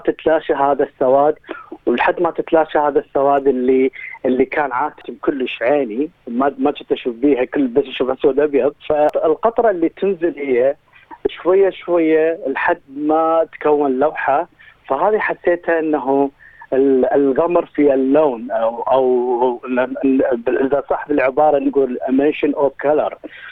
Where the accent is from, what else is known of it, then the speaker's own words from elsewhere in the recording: Iraq; now in Australia; من غادرة بلدي العراق